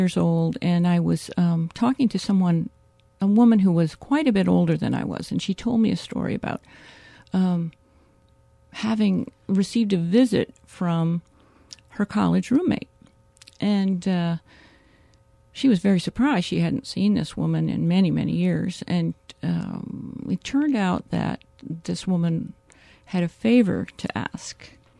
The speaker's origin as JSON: {"language": "English", "region": "Iowa", "country": "United States", "said": "I'm from Iowa, and I did go to the workshop, but our lives are very different."}